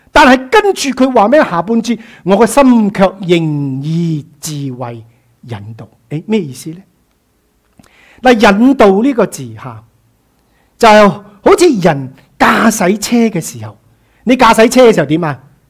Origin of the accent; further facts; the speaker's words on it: China; 所谓我哋中国人有一句说话叫咩啊？